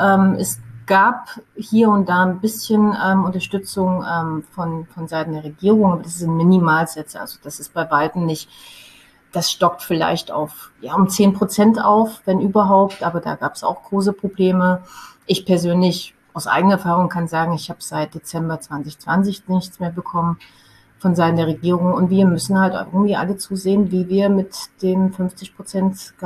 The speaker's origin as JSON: {"language": "German", "country": "Germany", "moved": "as an adult", "lives_now": "South Africa", "said": "Also ich bin Auswanderin. Ich bin vor 18 Jahren aus Deutschland ausgewandert, direkt nach Tourismusstudium."}